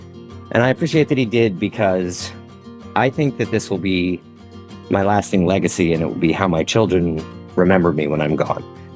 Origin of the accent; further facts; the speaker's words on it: New York City, New York, United States; I'm from New York City